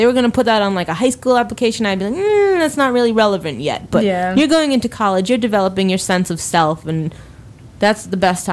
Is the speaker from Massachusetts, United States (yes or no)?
yes; Somerville, Massachusetts, United States; I came from Somerville, born and raised, know nothing but Somerville, went to a Catholic school up until 10th grade, failed out of Somerville High School afterwards